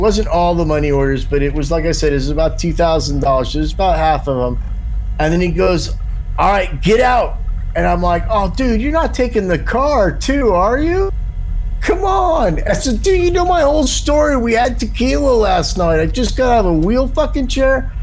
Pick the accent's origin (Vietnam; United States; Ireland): Ireland; bear in mind, I'm an Irishman with about $4,000 still in his pocket, right?